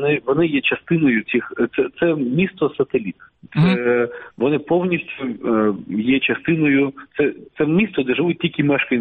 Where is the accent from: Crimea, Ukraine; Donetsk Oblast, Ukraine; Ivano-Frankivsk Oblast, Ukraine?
Crimea, Ukraine; Armyansk; Я сам звідти, я з Армянська, я там закінчував школу, там закінчував училище, там перші мої діти народились, звідти в армію пішов в українську